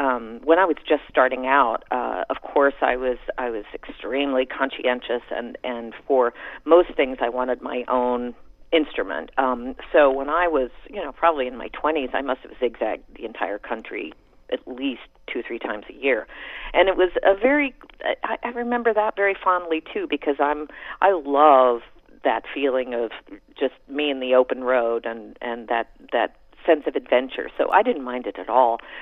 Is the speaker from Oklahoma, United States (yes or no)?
yes; Norman, Oklahoma, United States; also born or lived in Michigan; I grew up in Norman, Oklahoma, and then, as I said, went to high school in Michigan.